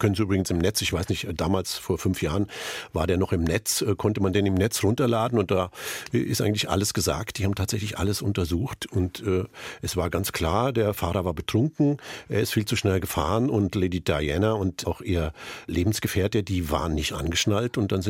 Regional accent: Lindenberg im Allgäu, Bavaria, Germany; born there; Lindenberg im Allgäu, wo ich geboren bin, das liegt fast 800 Meter hoch. Der Winter war praktisch ein halbes Jahr lang

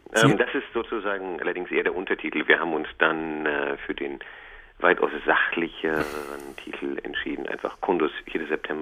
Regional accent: Germany; weil wir haben von vornherein gesagt, wir sind Deutsche.

